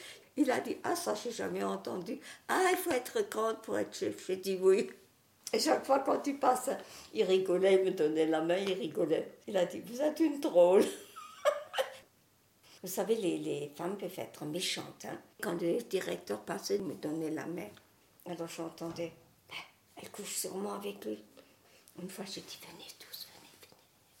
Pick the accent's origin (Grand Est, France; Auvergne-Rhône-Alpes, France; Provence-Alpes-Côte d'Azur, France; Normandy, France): Grand Est, France; Schiltigheim; also born or lived in Strasbourg; suis née en 32. Je suis née à Strasbourg. J'ai vécu mon enfance à Schildesheim.